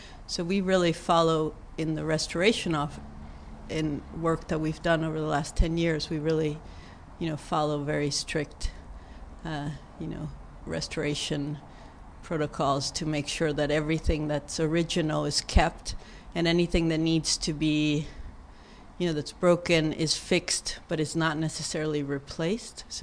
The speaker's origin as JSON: {"language": "English", "region": "Mexico City", "country": "Mexico", "tie": "born or raised there", "moved": "as an adult", "lives_now": "United States", "said": "I'm from Mexico City. I grew up in Mexico City, and then I went to college in the U.S., in the Northeast at Smith, and in Atlanta at Atlanta College of Art and at Georgia Tech. And then I lived in San Francisco"}